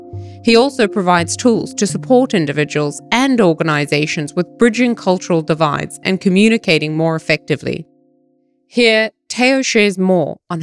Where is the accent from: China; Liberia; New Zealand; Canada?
New Zealand; also born or lived in South Africa / Malaysia / United Kingdom / Australia; I'm a third culture kid. I was born in South Africa, but I grew up in New Zealand. And since then, I've lived in Malaysia, the United Kingdom, Australia, and the United States.